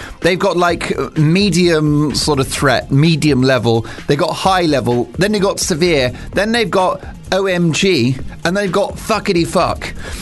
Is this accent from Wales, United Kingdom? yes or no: no; London, United Kingdom; I'm of Irish parentage. … which is a proud Irish name. And growing up in the 70s and 80s, we all, as Londoners